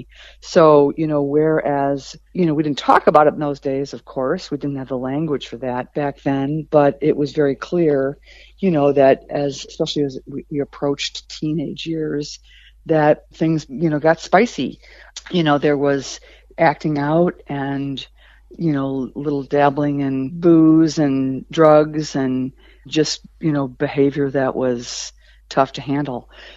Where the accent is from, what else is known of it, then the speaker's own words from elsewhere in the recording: Chicago, Illinois, United States; So I grew up in Chicago. I'm a baby boomer, born in 1957. And like, you know, a proper Irish Catholic family, we had 8 kids in 12 years.